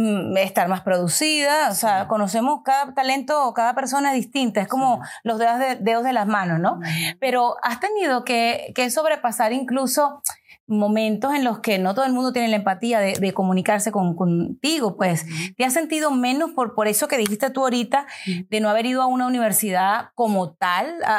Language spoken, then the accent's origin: Spanish; Venezuela; Mariana y yo somos venezolanas